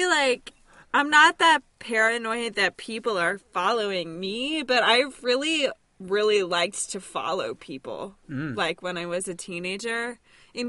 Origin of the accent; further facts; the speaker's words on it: Lexington, Kentucky, United States; I'm from Kentucky. I'm from Lexington, okay.